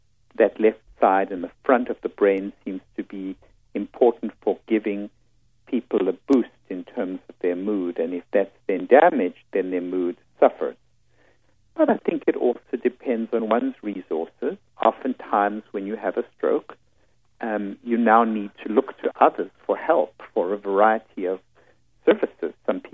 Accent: South Africa; now in New York, United States; I came from South Africa to New York. It was perhaps one of the greatest adversities that I faced in coming to the North because I have SAD myself.

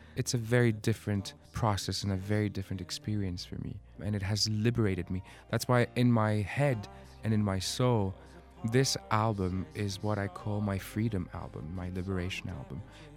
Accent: Greece; English is a second language; I hadn't performed in Greece, in my hometown, in a while.

